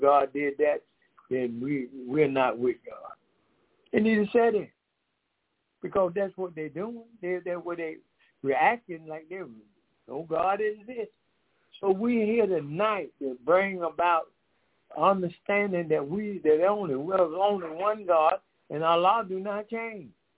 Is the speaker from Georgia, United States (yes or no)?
yes; Decatur, Georgia, United States; we are from Decatur, Georgia.